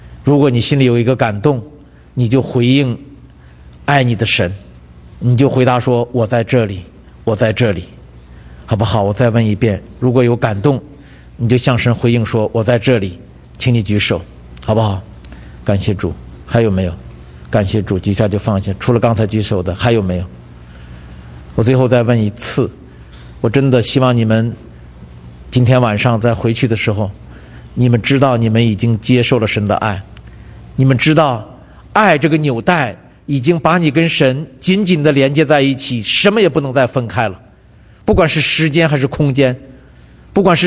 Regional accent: China; 祝福我们中国人，因为你祝福神州的日子已经来临了，而且你是借着祝福我们一个一个的中国人来祝福这个民族。

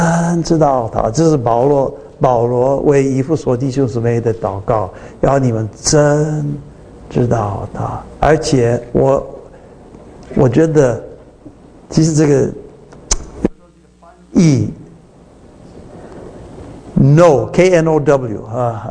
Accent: United States; Chinese is a second language; 这个有这个中文的单字太多啊，所以我们美国人学中文那么麻烦啊

